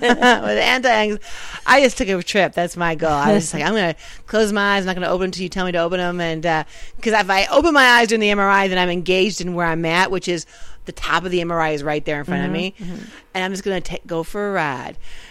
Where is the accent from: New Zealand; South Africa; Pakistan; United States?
United States; I'm like, you know, I'm an American. I'm just not built like this.